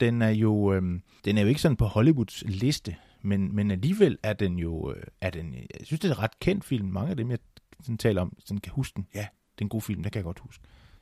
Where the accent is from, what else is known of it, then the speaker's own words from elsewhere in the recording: Aarhus, Central Denmark Region, Denmark; men der var i Aarhus, hvor jeg voksede op, der var der en dame